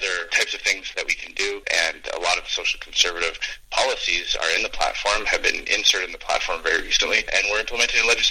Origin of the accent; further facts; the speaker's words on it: Ottawa, Ontario, Canada; I'm also from Ottawa originally. I grew up in Ontario, so I'm very aware of some of the issues going on in Ontario right now